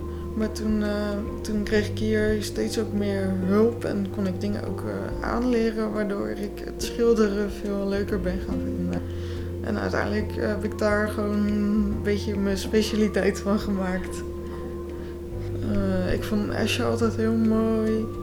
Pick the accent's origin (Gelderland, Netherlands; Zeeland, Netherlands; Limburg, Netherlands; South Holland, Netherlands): South Holland, Netherlands; Scheveningen; en ik ben 28. Ik heb de vier Scheveningse vrouwen geschilderd. Ik kom zelf ook uit Scheveningen en ik heb daar familie wonen.